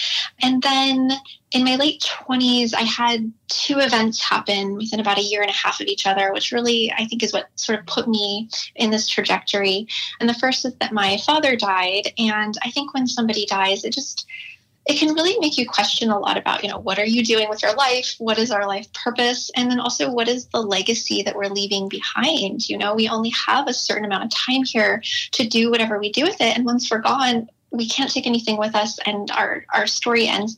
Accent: Washington, United States; So I am in Washington now, and I am actually originally from Washington, although I had quite a lot happen in between. So I'm from a very, very small, quiet, beautiful town in the Olympic National Park.

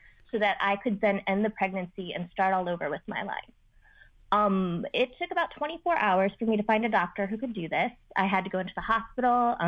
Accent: Omaha, Nebraska, United States; Surprisingly, I grew up in Omaha, Nebraska. So grew up in a very conservative area, grew up with very conservative family, very religious family.

